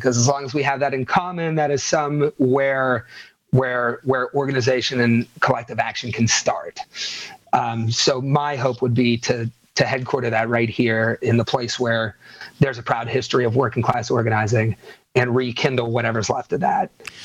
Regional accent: Ohio Valley, United States; I mean, I grew up here in the Ohio Valley on a farm.

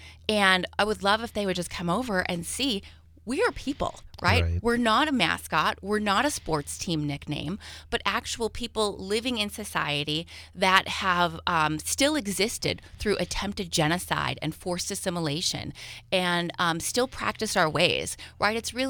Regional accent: Wausau, Wisconsin, United States; And so I grew up here in Wausau. Mm-hmm. And when I was growing up, we actually had a powwow in March every year.

